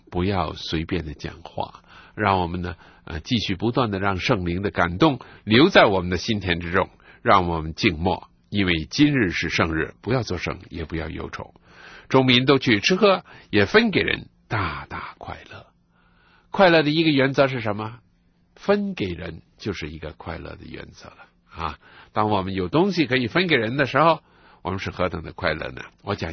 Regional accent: China; 我知道我们中国人呢都是比较上物质方面的很节省的一个民族啊

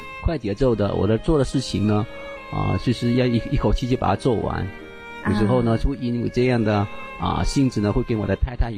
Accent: Hainan, China; 我家是在海南岛，在天涯海角。

